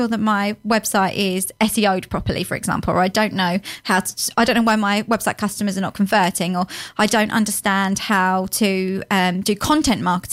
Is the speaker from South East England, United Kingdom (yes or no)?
yes; South East England, United Kingdom; And I'm from Kent, so that's one of the reasons.